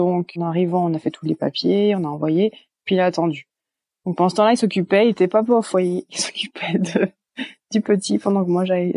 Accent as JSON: {"language": "French", "region": "Brittany", "country": "France", "also_born_or_lived": "Belgium", "lives_now": "California, United States", "said": "donc j'habite en Californie depuis janvier 2016 et je viens de Bretagne en France. et on a vécu, enfin moi j'ai vécu 10 ans en Belgique"}